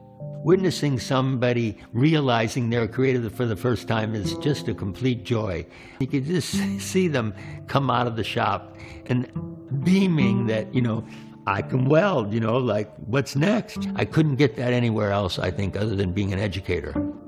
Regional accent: Barberton, Ohio, United States; I grew up in Barberton, Ohio, the Rust Belt of the country.

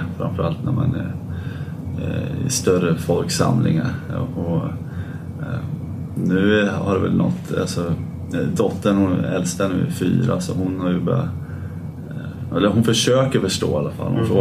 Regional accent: Åre, Jämtland County, Sweden; vi växte upp i Åre. En liten skidort uppe i Jämtland och vi älskade åka skridskor.

